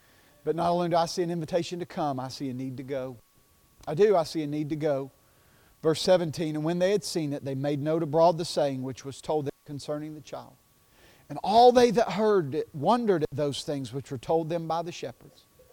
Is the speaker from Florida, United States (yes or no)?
no; Knoxville, Tennessee, United States; an unclean, common kid growing up in Carnes, right in Knoxville, Tennessee.